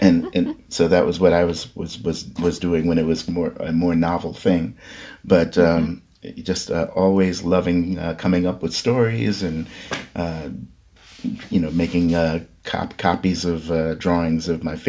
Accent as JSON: {"language": "English", "town": "Queens", "region": "New York", "country": "United States", "tie": "born or raised there", "also_born_or_lived": "Brooklyn", "said": "I was born in Brooklyn, but I grew up mostly in Queens, in Laurelton, which is kind of a small, the last part of Queens before you hit Long Island."}